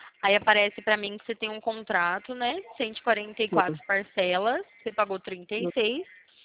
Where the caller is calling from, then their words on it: São Carlos, São Paulo, Brazil; Eu falo com você de São Carlos, interior de São Paulo.